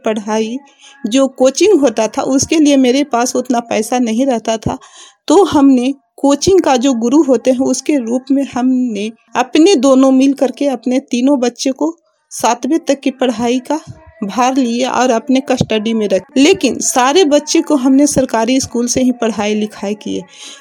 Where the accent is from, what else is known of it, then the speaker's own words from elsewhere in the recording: Ariyama, Bihar, India; और मैं ग्राम अरियामा पोस्ट हरसापुर प्रखंड नगर नौसा जिला नालंदा राज्य बिहार की रहने वाली हूँ। और मैं साधारण फैमिली से बिलोंग करती थी।